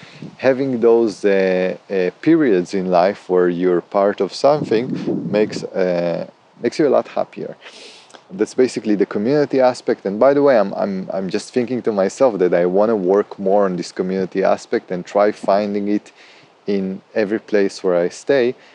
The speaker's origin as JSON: {"language": "English", "country": "Israel", "moved": "yes", "lives_now": "Zagreb, Croatia", "said": "so basically I'm originally from Israel"}